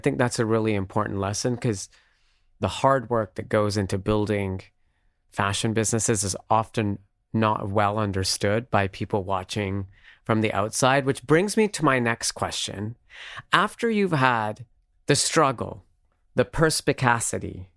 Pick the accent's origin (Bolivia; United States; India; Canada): Canada; as someone growing up in Canada at the time